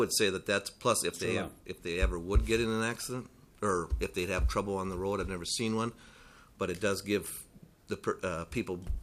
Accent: Monticello, Minnesota, United States; I'm from Monticello, Minnesota.

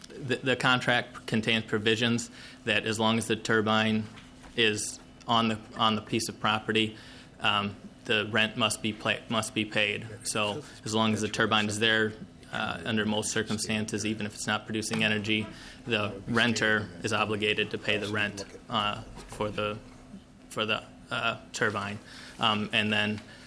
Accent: Minnesota, United States; now in Le Sueur, United States; I grew up in Mr. Magnus' district down there in southwestern Minnesota. I currently live in Le Sueur with my wife and kids. I am a community wind developer from Le Sueur.

